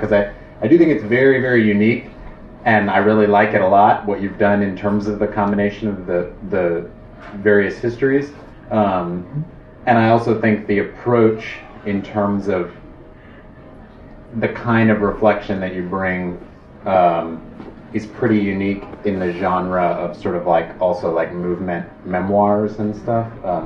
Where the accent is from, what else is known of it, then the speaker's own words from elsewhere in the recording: Chicago, Illinois, United States; I'm from Chicago.